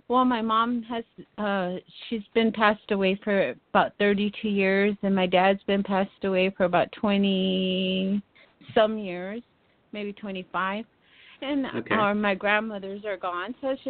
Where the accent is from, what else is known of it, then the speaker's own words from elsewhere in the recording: Tucson, Arizona, United States; I'm from Tucson, Arizona.